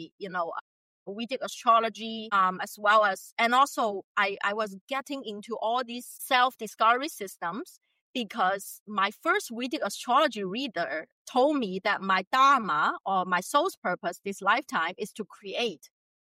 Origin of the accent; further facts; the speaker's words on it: China; English is a second language; because I was born and raised in China.